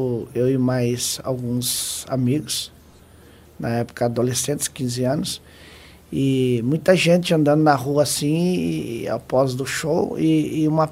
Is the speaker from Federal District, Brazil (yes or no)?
no; Porto União, Santa Catarina, Brazil; Eu sou natural do interior do estado, município de Porto União. E naquela oportunidade eu morava com meus pais e trabalhava em indústria madeireira.